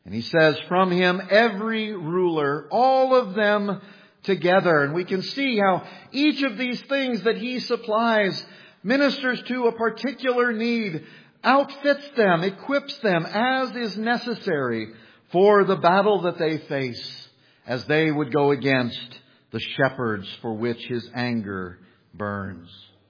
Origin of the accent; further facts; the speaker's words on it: Kansas, United States; Now, I grew up in Kansas, and Kansas is known for its wind.